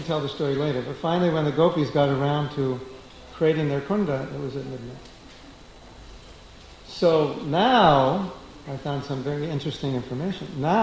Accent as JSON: {"language": "English", "town": "Los Angeles", "region": "California", "country": "United States", "tie": "born or raised there", "said": "And I grew up in Los Angeles, so immediately I had this vision of Beverly Hills."}